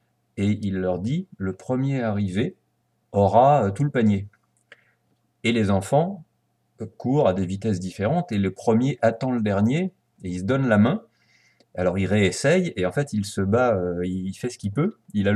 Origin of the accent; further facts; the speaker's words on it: France; que le corps est plus écouté que, par exemple, chez nous en France.